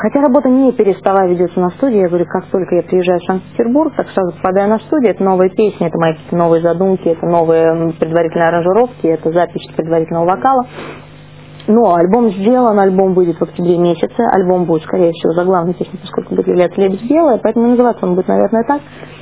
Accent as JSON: {"language": "Russian", "country": "Belarus", "said": "Я, значит, это белоруска. Во мне это упрямство белорусское, мне кажется, вот на 100% бьет ключом во всем моем характере."}